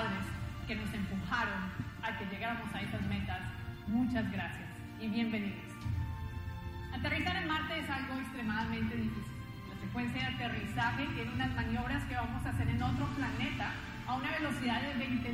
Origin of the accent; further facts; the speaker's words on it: Colombia; Me siento extremadamente contenta de que soy colombiana